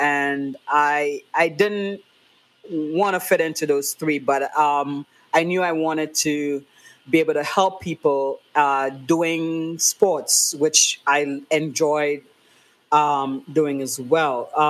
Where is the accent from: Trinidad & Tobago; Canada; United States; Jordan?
Trinidad & Tobago; Tobago; So I am originally from Tobago, the smaller of the two islands of Trinidad and Tobago. I am the first of 3 girls. I grew up in the countryside, rural Tobago, in the village.